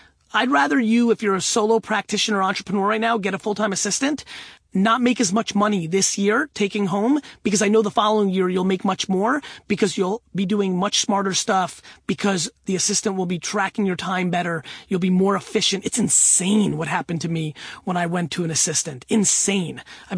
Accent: Russia; That was a little fun thing to say czar because I come from Russia, blah, blah, blah.

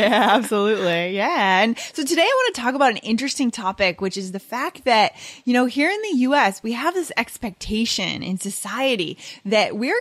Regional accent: New Hampshire, United States; moved away as an adult; when I turned 18, I went to college in Virginia. So that's pretty far south. I grew up in New Hampshire, and I remember being really upset to leave my parents

